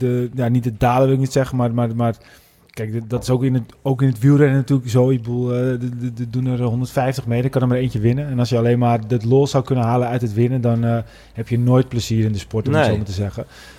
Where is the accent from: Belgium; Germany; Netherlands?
Germany; Het lijkt me wel leuk als Duitser naar...